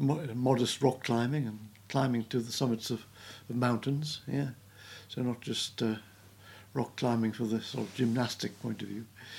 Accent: Newcastle upon Tyne, North East England, United Kingdom; born there; and I was born in Newcastle upon Tyne.

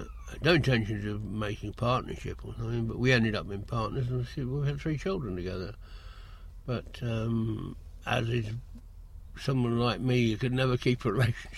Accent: Leicester, East Midlands, United Kingdom; born there; Well, I was born on the 22nd of April 1932, and I was born in Leicester.

